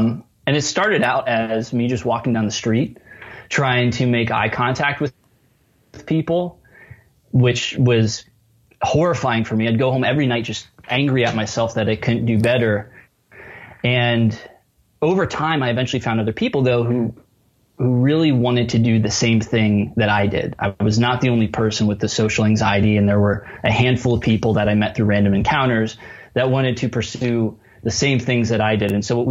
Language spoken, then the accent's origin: English; Reading, Pennsylvania, United States; when I was a kid, I grew up in Reading, Pennsylvania, and I was horribly shy.